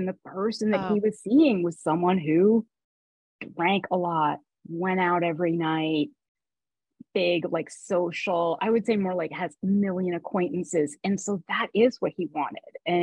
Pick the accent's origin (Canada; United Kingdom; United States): Canada; Toronto, Ontario; In Toronto.